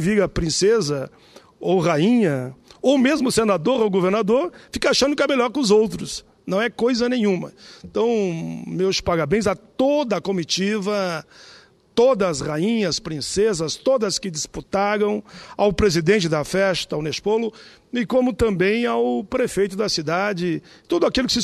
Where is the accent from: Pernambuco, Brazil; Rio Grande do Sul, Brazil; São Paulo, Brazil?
Rio Grande do Sul, Brazil; Caxias do Sul; moved away as an adult; eu sou filho de Caxias. Eu saí de Caxias com 29 anos. Então, toda a minha formação se deu lá, naquele berço.